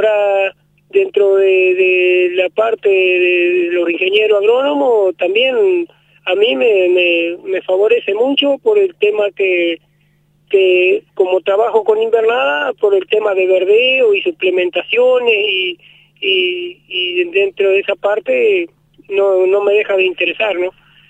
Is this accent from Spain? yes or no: no; Durazno, Uruguay; soy del departamento de Durazno, por razones de trabajo ando en el departamento.